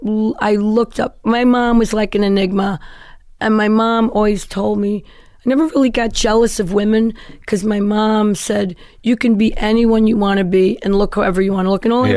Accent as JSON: {"language": "English", "town": "Brooklyn", "region": "New York", "country": "United States", "said": "So I get to this commune. There's no electricity. I'm this kid from Brooklyn."}